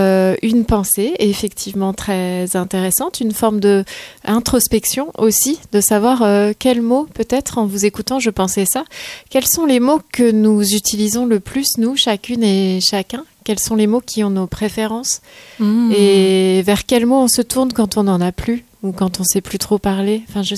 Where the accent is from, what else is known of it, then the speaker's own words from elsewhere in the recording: Île-de-France, France; c'est mes origines de Seine-et-Marne. Je suis meulnaise, moi. Qu'est-ce que vous voulez? Je suis de la Brie